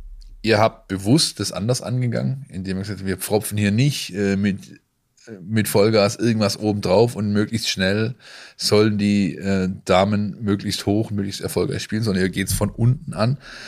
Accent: Ensing, Bavaria, Germany; Ich bin in Ensing aufgewachsen. Das ist ein Dorf.

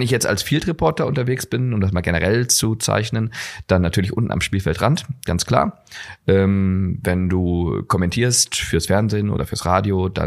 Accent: Remscheid, North Rhine-Westphalia, Germany; ich komme ja aus Remscheid

